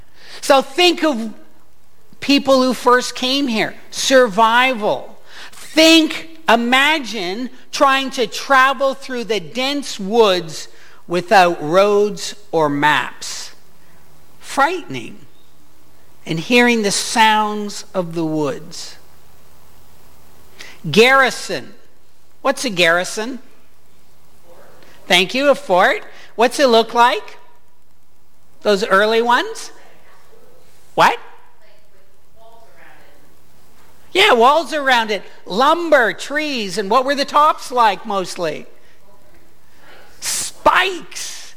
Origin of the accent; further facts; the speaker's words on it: Canada; born there; I like being a Canadian and feel blessed in the lottery of life that I was born here and have a Canadian passport